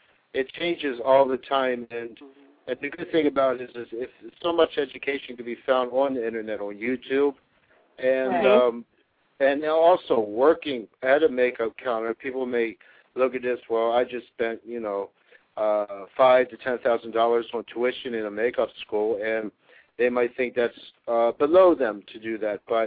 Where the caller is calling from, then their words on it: Orlando, Florida, United States; I'm calling you from Orlando.